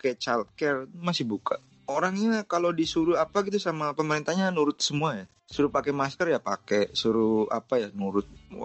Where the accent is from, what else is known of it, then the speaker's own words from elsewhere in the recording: Indonesia; moved away as an adult; also born or lived in Australia; now in Japan; Saya umur 19 pindah dari Indonesia ke Sydney.